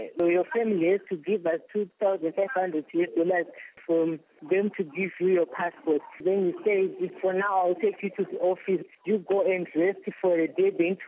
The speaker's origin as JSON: {"language": "English", "country": "Zimbabwe", "moved": "yes", "lives_now": "Kuwait", "said": "I came from Zimbabwe to Kuwait."}